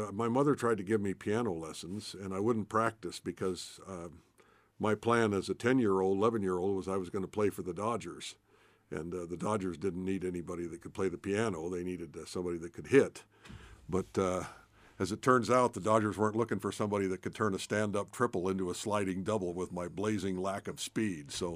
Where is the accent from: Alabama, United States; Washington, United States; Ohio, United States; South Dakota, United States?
Washington, United States; Spokane; I grew up here in Spokane. My dad was the brother that never sort of left, pretty much stayed here most of his career.